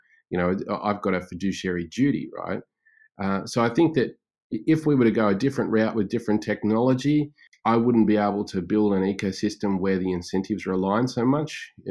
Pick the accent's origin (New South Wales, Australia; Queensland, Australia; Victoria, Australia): Queensland, Australia; Brisbane; I am Australian, obviously, and based in Brisbane with my family at the moment.